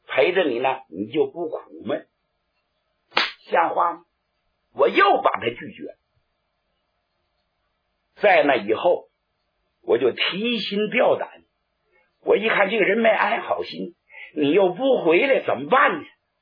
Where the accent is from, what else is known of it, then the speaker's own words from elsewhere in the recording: China; 咱是炎黄子孙的，这是中国地儿，咱是中国人的，那不行。